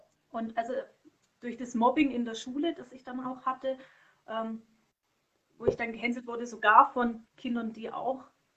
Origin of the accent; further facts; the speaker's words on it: Konstanz, Baden-Württemberg, Germany; also born or lived in Bad Säckingen; damals hatte ich woanders gewohnt, an der Schweizer Grenze in Bad Säckingen, da ist mein Geburtsort. Und dann sind wir weggezogen nach Konstanz. Und dann haben wir dort eben gelebt und danach sind wir ziemlich oft umgezogen.